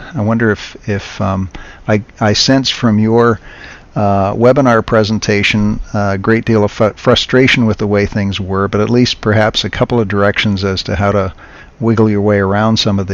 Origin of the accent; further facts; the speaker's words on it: Canada; I have the advantage, a small advantage of being a Canadian